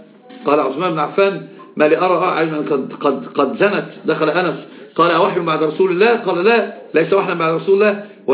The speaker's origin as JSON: {"language": "Arabic", "region": "Upper Egypt", "country": "Egypt", "said": "يعني أنا صعيدي"}